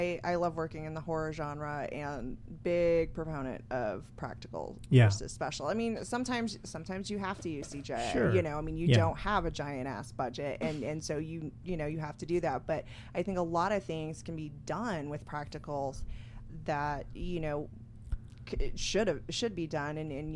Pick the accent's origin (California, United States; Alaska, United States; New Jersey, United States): Alaska, United States; I grew up in Alaska in the middle of nowhere. We had two channels, which was PBS and NBC, so we didn't get a lot of television.